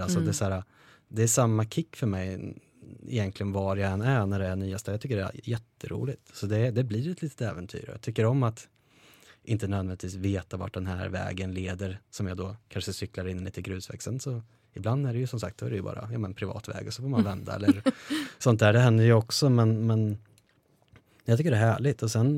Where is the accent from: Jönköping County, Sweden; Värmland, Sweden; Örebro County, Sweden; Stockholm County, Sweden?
Örebro County, Sweden; Karlskoga; det är ju inte samma sak som att ha de tjejerna och killarna som jag hade hemma i Karlskoga, även om de finns kvar.